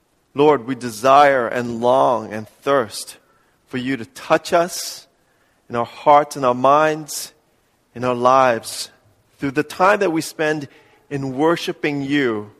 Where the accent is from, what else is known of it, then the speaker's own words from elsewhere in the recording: New York City, New York, United States; I grew up in New York City, right, riding the subways to go to my high school.